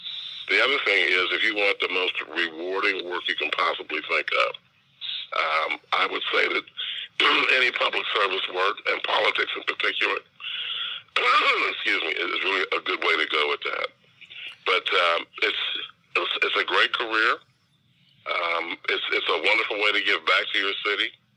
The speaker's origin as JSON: {"language": "English", "town": "Avondale", "region": "Ohio", "country": "United States", "tie": "born or raised there", "said": "I grew up in Avondale, attended public schools, Hughes High School graduate, Cub Scout, Boy Scout, all that sort of stuff."}